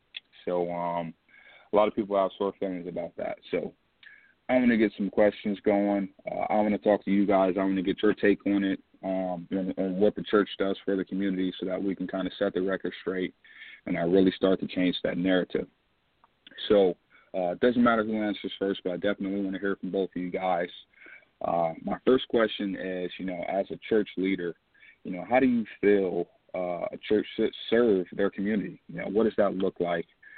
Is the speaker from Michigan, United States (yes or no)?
yes; Detroit, Michigan, United States; Growing up in Detroit, there's probably a church on every other corner, man.